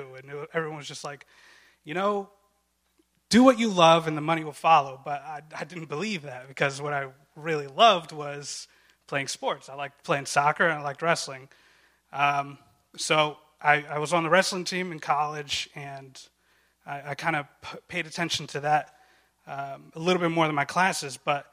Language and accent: English; Baltimore, Maryland, United States; born or raised there; also born or lived in Egypt